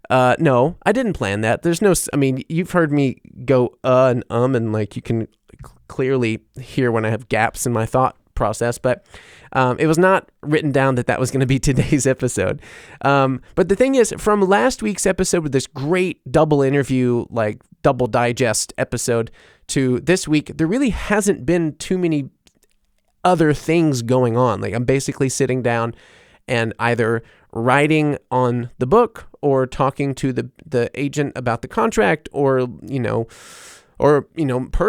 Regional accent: Mississippi, United States; moved away as an adult; also born or lived in New Orleans; now in Germany; my growing up in Mississippi, like, and then, you know, having my bands and stuff in New Orleans, moving to Germany, all that stuff.

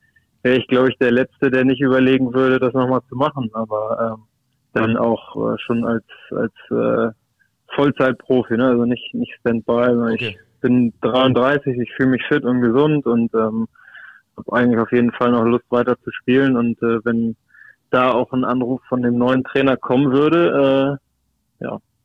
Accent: Hamburg, Germany; ich bin Hamburger, ich habe es geschafft, hier zu bleiben, Freunde und Familie im direkten Umfeld zu haben und zu behalten

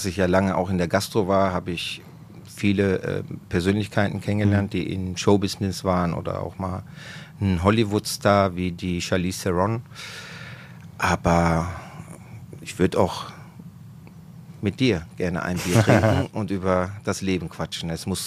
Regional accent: Naples, Campania, Italy; now in Dortmund, Germany; ich komme aus Neapel, gebürtiger Neapolitaner, 1974 nach Dortmund gekommen mit meinen Eltern, hier meine Schule absolviert.

